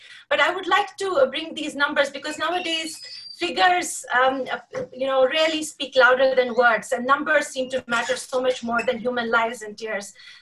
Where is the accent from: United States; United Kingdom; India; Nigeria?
India; Jammu and Kashmir; I was born in Kashmir of Kashmiri parents and lineage, and I greatly cherish Kashmiri heritage and culture to this day. I'm here for Kashmir and Kashmiris and humanity at large. I've lived in the valley of Kashmir through part of this upsurge of oppression.